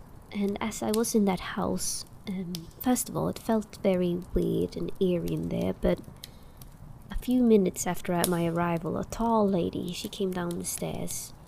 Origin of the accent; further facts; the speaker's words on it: London, United Kingdom; I am born and raised in London.